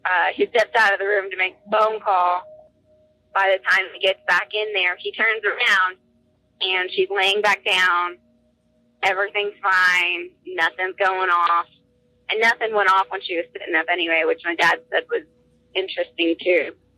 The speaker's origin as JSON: {"language": "English", "region": "Texas", "country": "United States", "said": "I'm from Texas Panhandle. I'm a Texas gal."}